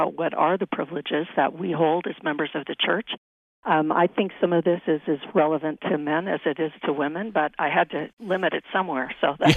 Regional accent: California, United States; also born or lived in Michigan / Quebec; now in Utah, United States; Born and raised in California, lifelong member of the church, inactive father, I guess I would say, pretty active mother, and went to BYU, raised our family actually in Michigan, and spent over 20 years back east in Michigan and Quebec area

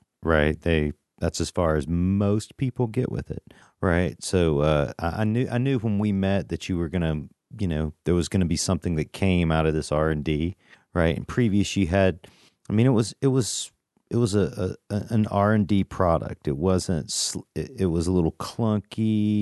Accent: Georgia, United States; I love the South. I'm from the South, too, from Georgia.

